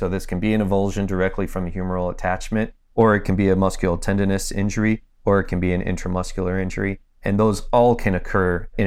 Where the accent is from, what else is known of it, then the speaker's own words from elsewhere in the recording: Cleveland, Ohio, United States; I'm originally from Cleveland, Ohio.